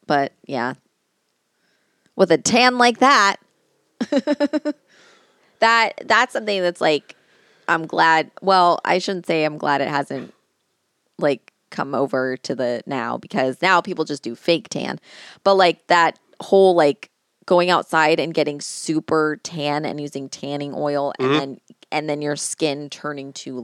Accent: United States; I always feel like what I see as an American about Australia is very much like how, like, in a similar way, how like Appalachia is

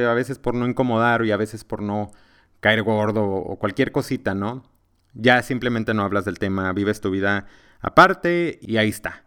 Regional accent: Mexico; una persona como yo, un mexicano que creció en un pueblo, que tiene padres católicos

